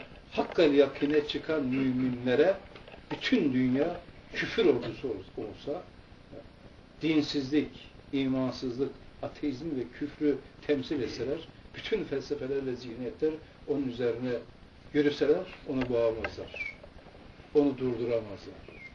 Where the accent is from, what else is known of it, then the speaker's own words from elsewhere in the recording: Erzurum, Turkey; Bir çocukken Erzurum'da çocuksunuz orada geçti. Kışta zemheri kok kömürü yakardık sobalarda.